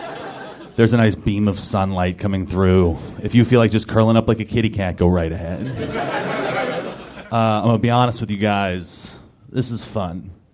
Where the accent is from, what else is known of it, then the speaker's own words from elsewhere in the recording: Los Angeles, California, United States; I am from Southern California. Do we have anybody else here who's from Southern California? It's great, right? I am second generation, and that's a rare thing, because the beautiful thing about being from Southern California and being from Los Angeles